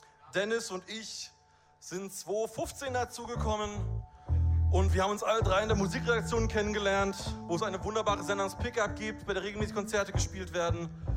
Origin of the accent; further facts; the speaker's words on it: Tübingen, Baden-Württemberg, Germany; wir sind ja aus Tübingen